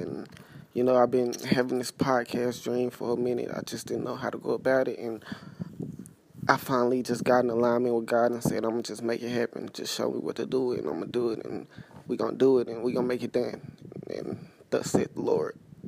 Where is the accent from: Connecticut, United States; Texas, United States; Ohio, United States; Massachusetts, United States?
Texas, United States; Longview; moved away; I moved from my hometown, which is Longview, Texas. I moved from there a couple weeks ago to a bigger city, never stayed in a bigger city like this